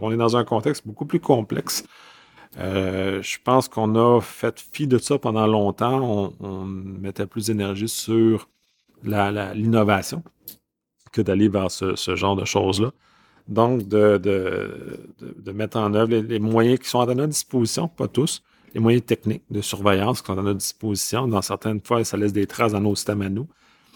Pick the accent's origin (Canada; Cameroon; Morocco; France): Canada; Puis en tant que Canadien, bien, ça m'intéresse